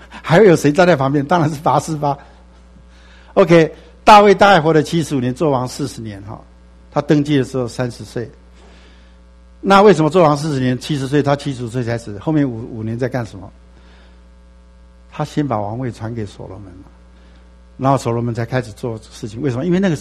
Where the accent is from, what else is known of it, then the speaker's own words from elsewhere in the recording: China; 所以我们中国人说受人点滴之恩要报之如什么？海深